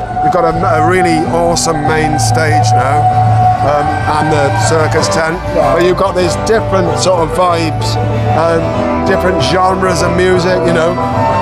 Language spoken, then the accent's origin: English; Chepstow, Wales, United Kingdom; I don't really know who I am at the moment. I'm a songwriter from Monmouthshire, Chepstow.